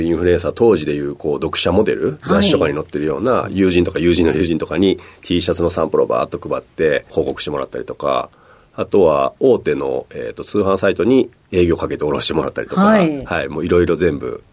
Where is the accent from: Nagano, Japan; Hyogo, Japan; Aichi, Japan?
Hyogo, Japan; Takarazuka; 兵庫県の宝塚市出身です。